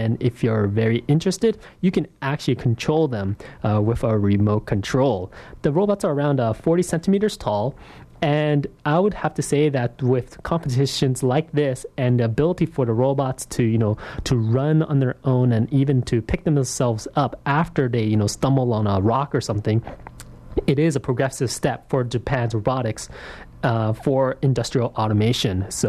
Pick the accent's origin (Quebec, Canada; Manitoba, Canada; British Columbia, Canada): British Columbia, Canada; Richmond; I'm from Richmond